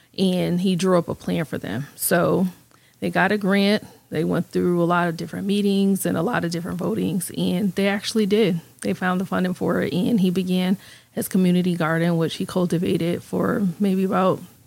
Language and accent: English; New Haven, Connecticut, United States; I did. I grew up in the Hill area of New Haven all of my life. My parents are still homeowners there and living in their home where I was raised.